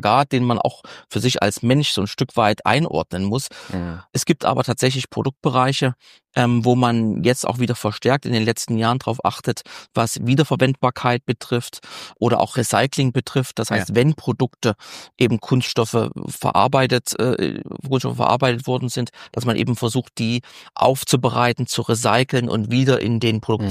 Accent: Saxony, Germany; Ich bin ja gebürtiger Sachse.

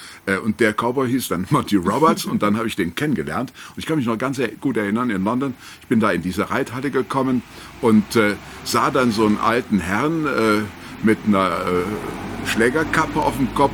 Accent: Cologne, North Rhine-Westphalia, Germany; born there; ich bin in Köln mitten in der Innenstadt geboren worden. Und meine Eltern sind, als ich 10 Jahre alt, aufs Land gezogen.

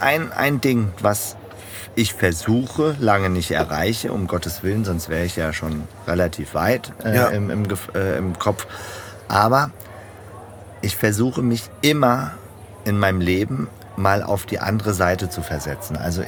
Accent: Frankfurt, Hesse, Germany; ich bin in Frankfurt groß geworden.

